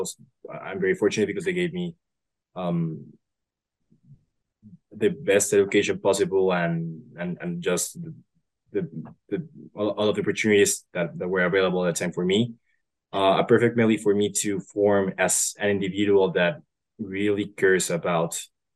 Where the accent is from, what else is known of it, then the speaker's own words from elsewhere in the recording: Colombia; when I was very young, growing up in Colombia